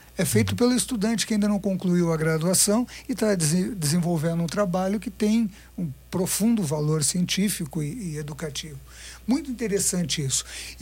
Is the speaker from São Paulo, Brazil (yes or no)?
no; Rio Grande do Sul, Brazil; eu sou do Rio Grande do Sul.